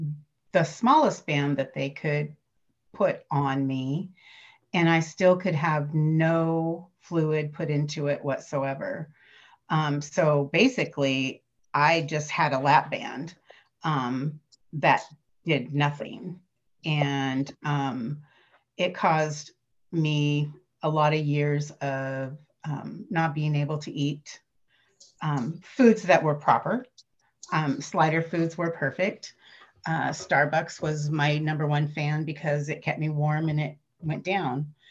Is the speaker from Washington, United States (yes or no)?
yes; Washington, United States; I'm from the Pacific Northwest, south of Seattle, about 30 miles.